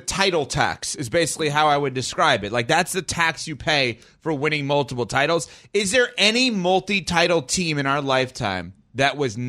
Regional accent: New York, United States; Yeah, I mean, growing up in New York, Knicks fans obviously hated him because he beat them

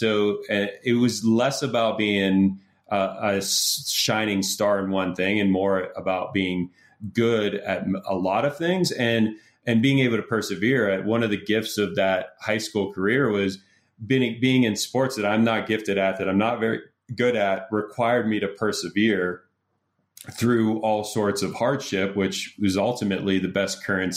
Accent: Pittsburgh, Pennsylvania, United States; I grew up in Pittsburgh.

